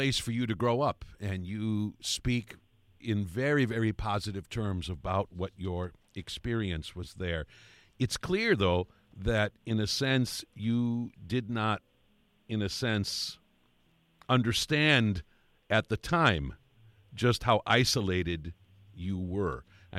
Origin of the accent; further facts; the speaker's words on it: Colton, South Dakota, United States; I mean, even my hometown of Colton, South Dakota has actually not one but two convenience stores, if I remember correctly.